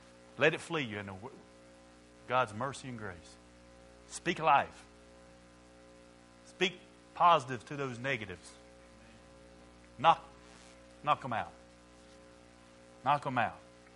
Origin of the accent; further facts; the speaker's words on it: Mooresville, United States; I'm from Mooresville, so you can go to the Mooresville City Police Department